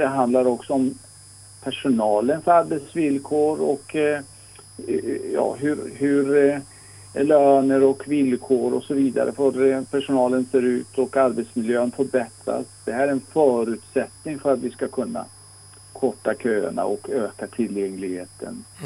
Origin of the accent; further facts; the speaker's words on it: Iran; now in Trollhättan, Sweden; och jag bor och verkar i Trollhättan. Och är född och uppvuxen i Iran.